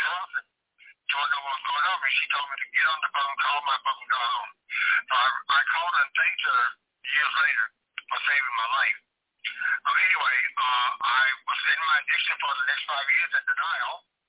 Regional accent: Hitchcock, Texas, United States; also born or lived in Galveston, Texas; Well, I was born in Galveston, Texas, December 8, 1950.

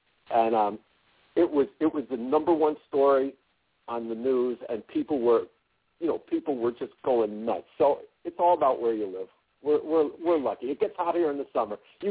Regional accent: New York City, New York, United States; also born or lived in Boston; I'm an East Coast person, right? I grew up in New York City and then lived in Boston for much of my adult life.

